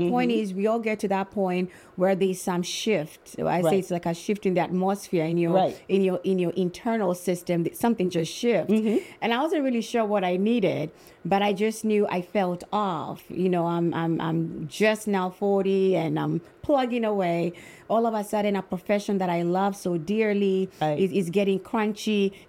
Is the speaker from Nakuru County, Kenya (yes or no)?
no; Nairobi, Kenya; now in Albany, United States; So I'm originally from Kenya, born and raised in Nairobi, and I migrated to the U.S. 20-something years ago. But yeah, that's where I'm from, East Africa, all the way.